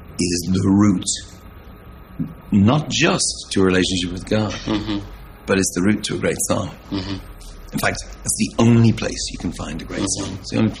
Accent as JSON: {"language": "English", "country": "Ireland", "said": "That's hard for me. I am Irish."}